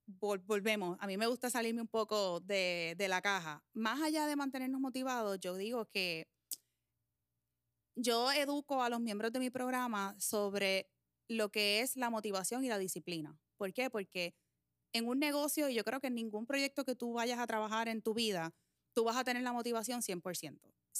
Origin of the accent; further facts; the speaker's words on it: Puerto Rico; porque como buenos puertorriqueños muchas veces no las comemos